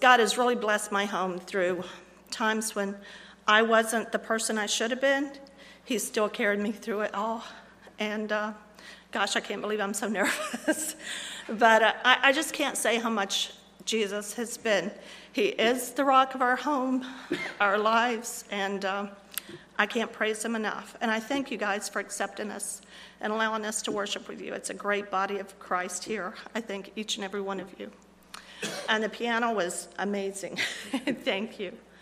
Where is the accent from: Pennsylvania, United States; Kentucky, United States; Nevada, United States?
Kentucky, United States; born there; I was born in Kentucky.